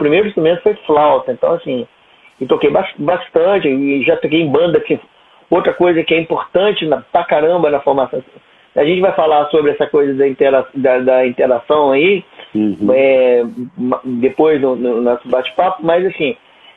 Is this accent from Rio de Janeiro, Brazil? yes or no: yes; Barra Mansa, Rio de Janeiro, Brazil; now in Rio de Janeiro, Brazil; Eu sou do interior do estado do Rio, moro no Rio de Janeiro desde o ano 2000, mas eu sou de Barra Mansa, que não é uma cidade tão pequena, mas é de uma certa maneira, uma cidade interiorana.